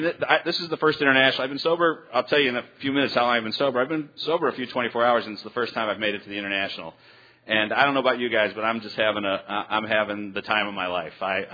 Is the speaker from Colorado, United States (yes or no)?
no; Chicago, Illinois, United States; I'm from Chicago, and I have a home group in Chicago.